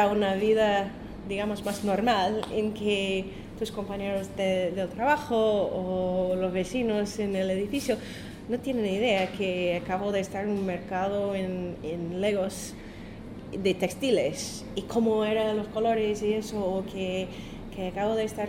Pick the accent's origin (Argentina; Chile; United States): United States; Spanish is a second language; todos vivimos en Washington y yo soy la única norteamericana allá.